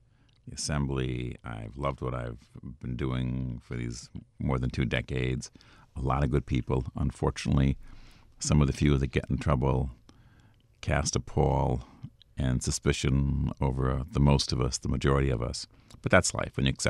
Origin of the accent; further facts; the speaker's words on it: Cohoes, New York, United States; as mayor of the city of Cohoes, my hometown.